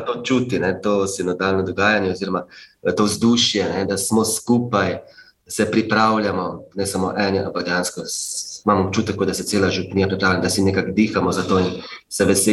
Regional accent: Sladka Gora, Savinja, Slovenia; ker izhajamo iz Sladke Gore

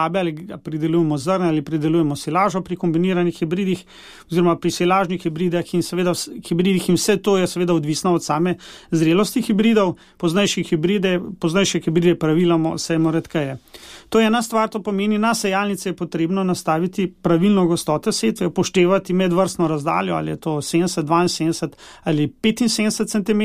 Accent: Upper Carniola, Slovenia; sam prihajam iz Gorenjske, kjer imamo preveč padavin

